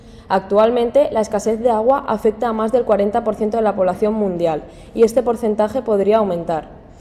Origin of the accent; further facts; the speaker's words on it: Valencia, Valencian Community, Spain; soy de Valencia.